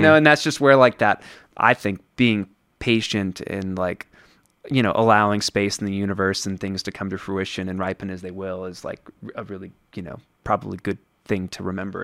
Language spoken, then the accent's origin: English; Pocatello, Idaho, United States; And then I asked my friend … who I grew up with in Pocatello, who now lives in Portland, Oregon